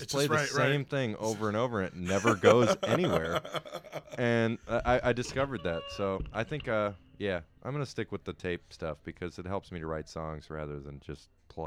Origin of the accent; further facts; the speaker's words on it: Michigan, United States; I mean, I'm from Michigan. I didn't know Ben.